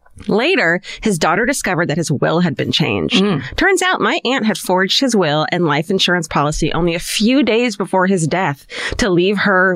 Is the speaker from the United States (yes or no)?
yes; Sweet Home, Alabama, United States; Anyway, my hometown murder involves none other than my own aunt in Sweet Home, Alabama.